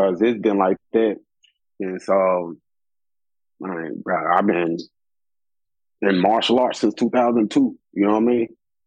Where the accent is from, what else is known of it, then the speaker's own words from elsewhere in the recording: Memphis, Tennessee, United States; Man, I'm from Memphis, bro. My God, man, I'm from Memphis, bro. My mental preparation's out there on Beale Street